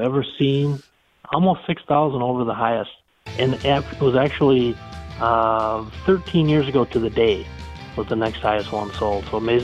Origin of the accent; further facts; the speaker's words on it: Benson, United States; actually from my hometown of Benson